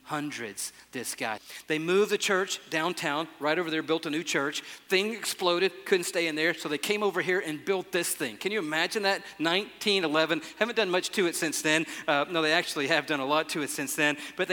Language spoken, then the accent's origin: English; Atlanta, Georgia, United States; born there; Center, which became Atlanta Medical Center, which is right over there on Boulevard, which is where I was born on June 30th, 1958.